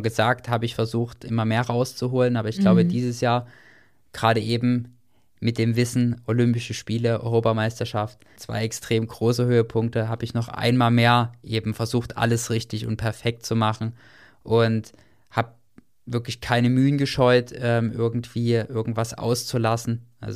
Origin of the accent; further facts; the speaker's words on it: Dresden, Saxony, Germany; Und dann natürlich noch das goldene Oval bei uns zu Hause in Dresden.